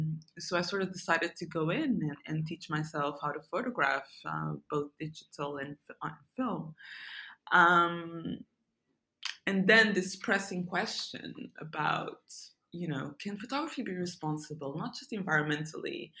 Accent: Lisbon, Portugal; moved away as an adult; also born or lived in United Kingdom; I was born in Portugal, Lisbon. My parents are Mozambican, of different descents, but I was born and raised in Portugal.

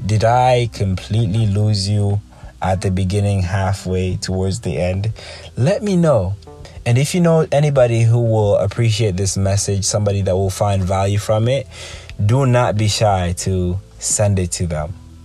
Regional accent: Kampala, Central Region, Uganda; I can even go back to my personal life when I was growing up in Uganda as a young kid

